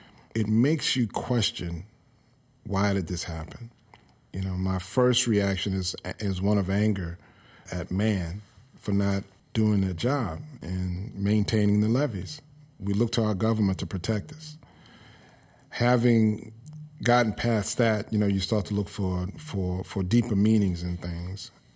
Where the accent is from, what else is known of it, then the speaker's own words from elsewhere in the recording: New Orleans, Louisiana, United States; 3916 Odin Street is the house, is the address of the house that I grew up in New Orleans for the most part of my life. When I was a little kid, we lived in the Lower Ninth Ward